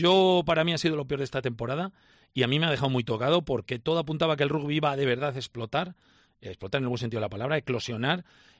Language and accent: Spanish; Spain; como somos los españoles